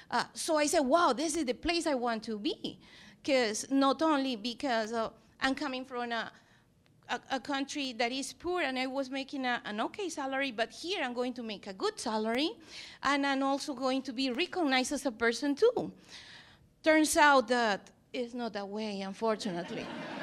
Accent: Peru; In my position, I came from Peru.

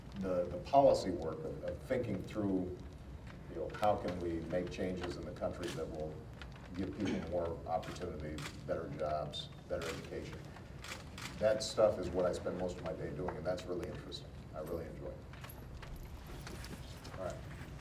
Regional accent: Chicago, Illinois, United States; just in Illinois, in my home state, in Chicago.

